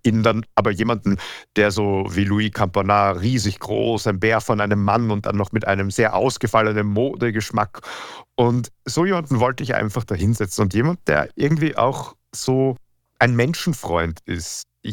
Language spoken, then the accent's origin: German; Vienna, Austria; in der Nähe von meiner Heimatstadt Wien, ein besonders großes.